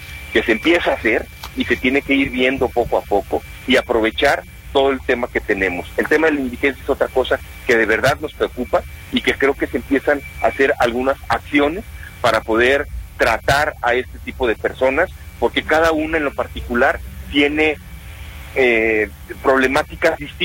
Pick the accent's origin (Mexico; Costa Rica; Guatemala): Mexico; Guadalajara, Jalisco; nosotros como sociedad, como tapatíos, como miembros de una ciudad de 5 millones de habitantes